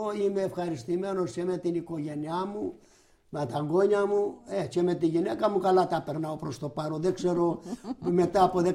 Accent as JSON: {"language": "Greek", "country": "Greece", "tie": "born there", "said": "Αλίμονο, αφού γεννηθήκαμε στην Ελλάδα ως Έλληνες."}